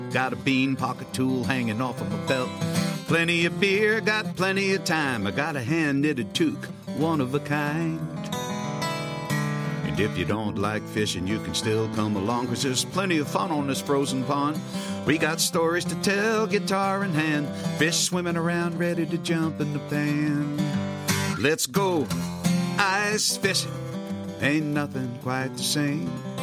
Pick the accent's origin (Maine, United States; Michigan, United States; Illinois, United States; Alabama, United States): Maine, United States; Lewiston; I grew up in Lewiston, Maine.